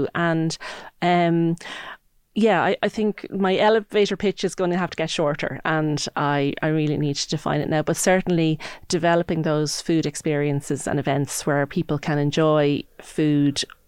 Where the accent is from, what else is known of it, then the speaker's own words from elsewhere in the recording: Enniskerry, Leinster, Ireland; I grew up in Enniskerry, and it is a tourist village, really, with Powerscourt there.